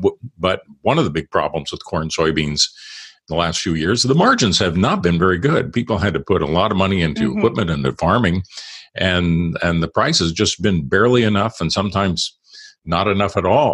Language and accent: English; Midwest, United States; I'm from the Midwest too, and both our fathers were farmers.